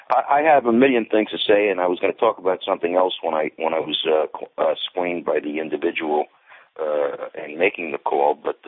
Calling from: Oceanside, New York, United States; Oceanside, New York.

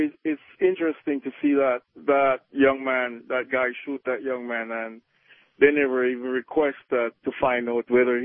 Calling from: Detroit, Michigan, United States

